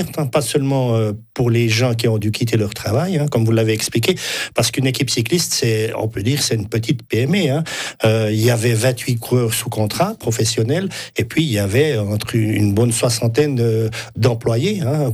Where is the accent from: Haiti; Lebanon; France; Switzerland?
Switzerland; Chez nous, en Suisse